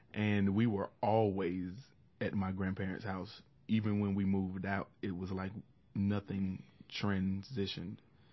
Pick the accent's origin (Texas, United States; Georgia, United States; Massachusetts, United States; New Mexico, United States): Georgia, United States; Atlanta; grandparents are from Atlanta on both sides. And so we have three generations of native Atlantans. I was born in Grady Hospital. I was raised in Carver Home Projects. And that is one of the proudest things that I have. I love where I'm from.